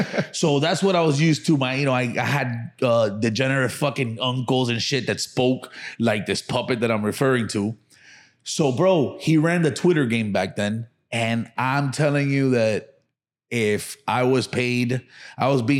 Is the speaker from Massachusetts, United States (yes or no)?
no; Miami, Florida, United States; But I was born and raised here in Miami. I'm a son to Cuban parents. Everybody thinks I was either born in Cuba or Hialeah. Neither. I was born right here in Mercy Hospital, and I was raised in Little Havana.